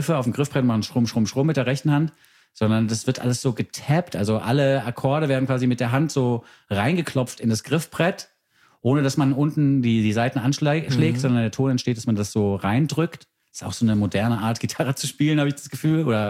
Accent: Frankfurt, Hesse, Germany; born there; immer noch ein Platz in meinem Herzen, meine Geburtsstadt Frankfurt

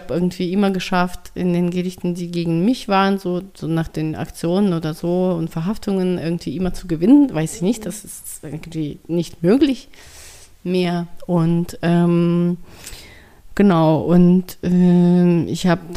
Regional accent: Murmansk, Murmansk Oblast, Russia; German is a second language; aber ich komme aus Murmansk, da waren auch nicht so viele Migranten wie in Moskau und St. Petersburg.

